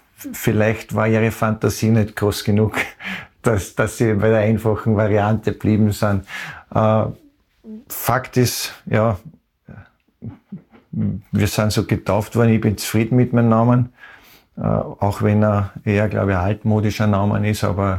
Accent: Vienna, Austria; 22. Bezirk zwischen Kopienplatz, Großviehsiedlung und Rennbahnweg. Also ich glaube nicht in der besten Gegend in Wien, aber wir haben eine echt glückliche Kindheit gehabt.

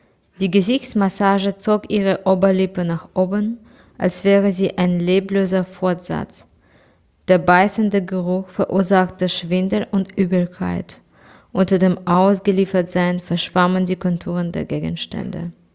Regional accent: Kyiv, Ukraine; Also ich komme aus Kiew und meine Stadt ist überhaupt nicht unter Beschuss.

